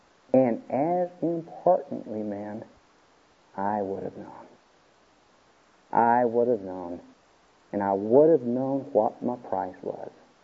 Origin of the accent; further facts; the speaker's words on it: Atlanta, Georgia, United States; And I said, I'm from Atlanta, Georgia.